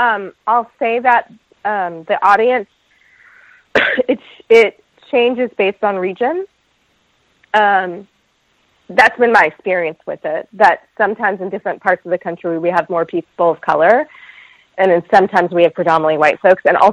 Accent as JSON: {"language": "English", "region": "Virginia", "country": "United States", "also_born_or_lived": "North Carolina", "said": "the South where I'm from, right? I'm from Virginia. I'm from North Carolina."}